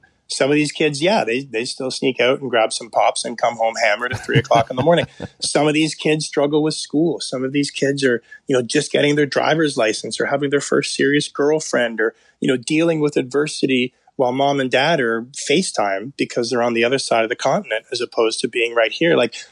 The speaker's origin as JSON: {"language": "English", "town": "Burlington", "region": "Ontario", "country": "Canada", "tie": "born or raised there", "said": "Like in my hometown of Burlington, Ontario, they put up a big screen at City Hall to watch a basketball game."}